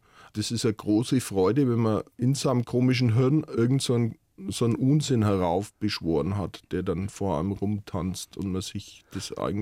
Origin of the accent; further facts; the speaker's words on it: Bavaria, Germany; Also das ist schon eine fränkische Prägung in dem Landstrich, wo ich groß geworden bin.